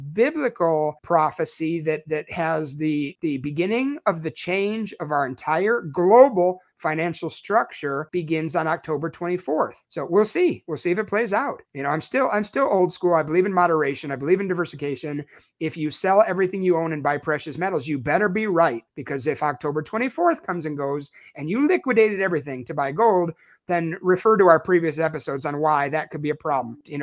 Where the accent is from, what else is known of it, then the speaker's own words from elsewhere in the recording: Chicago, Illinois, United States; I'm from Chicago, by the way. Did you know I lived there for 23 years?